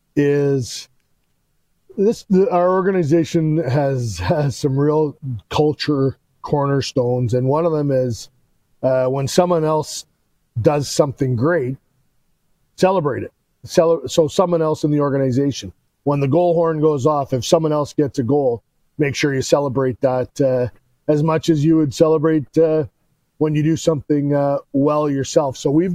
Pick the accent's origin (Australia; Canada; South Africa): Canada; now in United States; I live in the United States. I am Canadian.